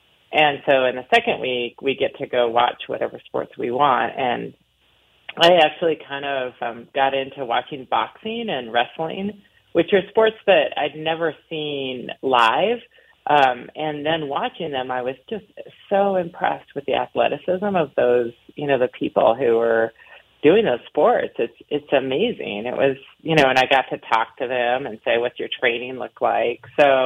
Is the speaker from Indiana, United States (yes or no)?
no; Montana, United States; growing up in Eastern Montana, I was really rooted in the outdoors. I mean, we were always outside.